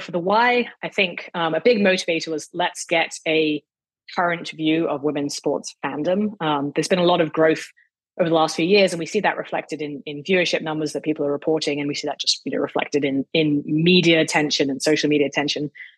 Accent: Hong Kong; I grew up in Hong Kong.

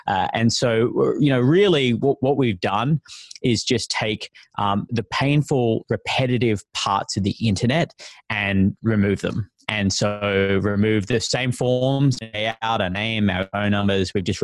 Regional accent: Australia; accent: Australian; most Australians would say I have one of the thickest Australian accents, and yet I'm called British fairly often.

